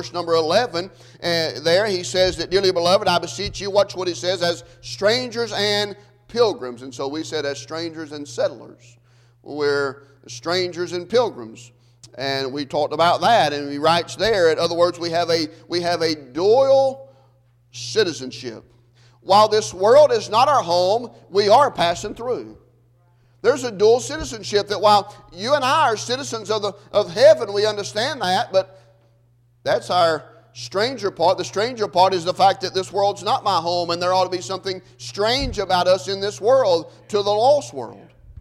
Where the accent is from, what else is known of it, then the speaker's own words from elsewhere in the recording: United States; born there; I was born in May the 9th, 1977, and I became an American.